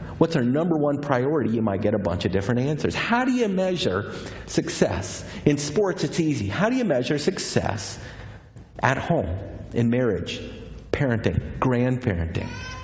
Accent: Texas, United States; I'm from Texas, and I don't understand most of these sports.

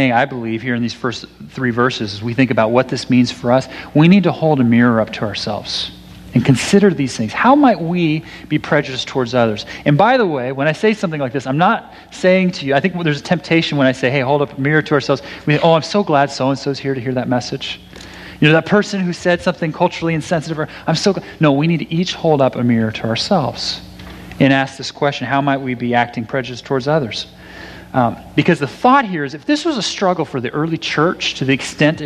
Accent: California, United States; I grew up in the East Bay, where it's like, you know, it's a pretty diverse area, relatively speaking.

